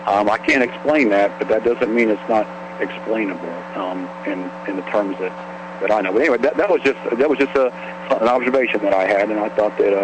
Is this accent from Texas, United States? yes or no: yes; Fort Worth, Texas, United States; Actually, I'm from Fort Worth, Texas.